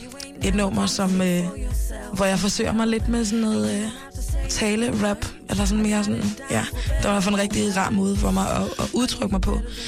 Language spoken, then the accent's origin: Danish; Mali; Ikke kun fra Mali, hvor jeg er fra